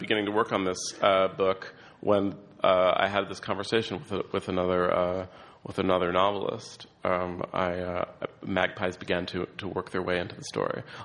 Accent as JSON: {"language": "English", "town": "San Francisco", "region": "California", "country": "United States", "tie": "born or raised there", "also_born_or_lived": "New York", "said": "Also, I began the novel in New York and then moved back to my hometown of San Francisco"}